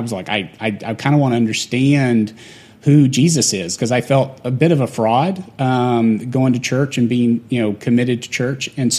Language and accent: English; Bible Belt, United States; I was hanging out with guys who were former enlisted, and I grew up in the Bible Belt.